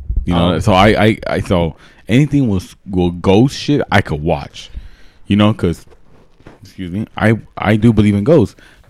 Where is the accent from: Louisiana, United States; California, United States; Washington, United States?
California, United States; Los Angeles; We grew up in South Central, Anthony, where everything was jump scare.